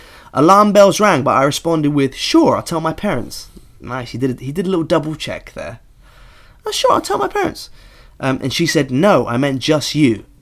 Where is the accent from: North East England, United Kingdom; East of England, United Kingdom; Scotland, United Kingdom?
East of England, United Kingdom; Well, because I grew up in Norfolk. My neighbours were just old and racist.